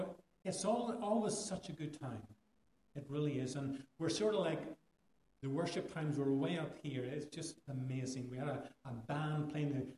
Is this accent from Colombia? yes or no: no; Ireland; accent: Irish; But let me just read with my Irish accent.